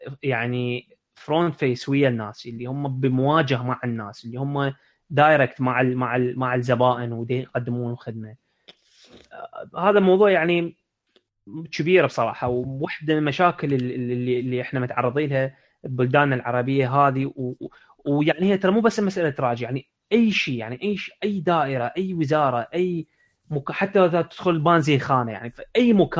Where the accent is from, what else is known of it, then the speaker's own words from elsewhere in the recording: Iraq; يعني عندنا بالعراق إذا أحد يعني يوم من الأيام صار راد يصير فد نهضة بالبلد